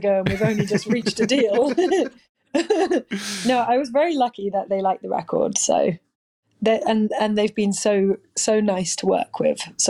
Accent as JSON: {"language": "English", "region": "England", "country": "United Kingdom", "said": "I'm a musician from England."}